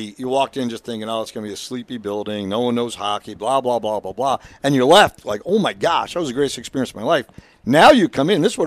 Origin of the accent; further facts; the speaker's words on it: Long Island, New York, United States; Pretty dumb kid growing up on Long Island following the Rangers, not the Islanders.